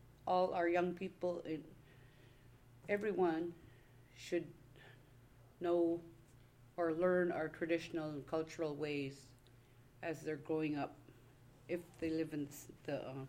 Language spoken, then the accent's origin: English; Hughes, Alaska, United States; also born or lived in Tanana; I grew up in Hughes in 1962. I was born in Tanana.